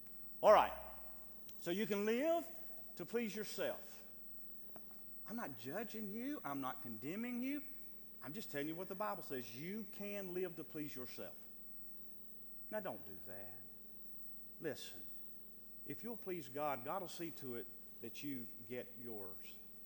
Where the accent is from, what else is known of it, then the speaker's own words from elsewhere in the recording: United States; And I'm an American. I mean, I am a true American.